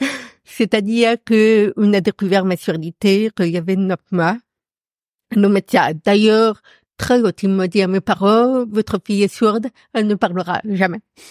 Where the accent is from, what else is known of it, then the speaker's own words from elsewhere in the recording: Paris, Île-de-France, France; mes parents se sont séparés quand j'avais 9 ans et j'ai passé le reste de mon enfance à Paris.